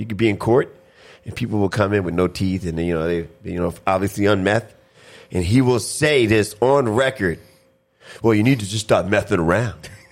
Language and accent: English; Brooklyn, New York, United States; I'm from Brooklyn, New York, so I've never played.